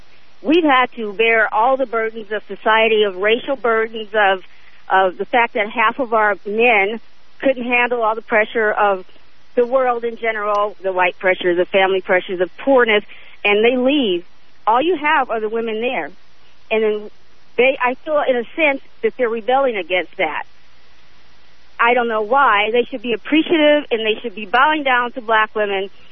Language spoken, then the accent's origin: English; Los Angeles, California, United States; And I grew up in the worst neighborhoods you can think of. I grew up in South Central and everything else, and mother without a father figure and all that other stuff.